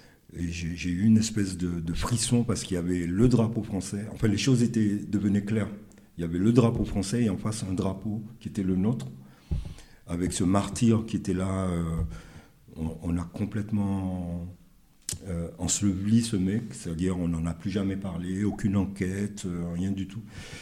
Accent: Martinique; j'étais au lycée en ville, à Fort-de-France. Mais la grève de la banane, c'était dans mon bled, là, à 40 km, dans le Nord perdu.

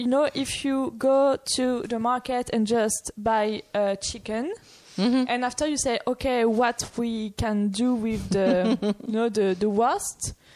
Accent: Auvergne-Rhône-Alpes, France; English is a second language; because I come from Savoie.

